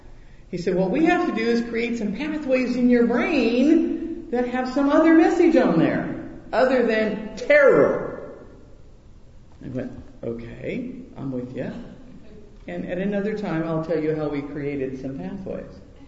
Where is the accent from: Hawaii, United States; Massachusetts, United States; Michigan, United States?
Hawaii, United States; I grew up in Hawaii.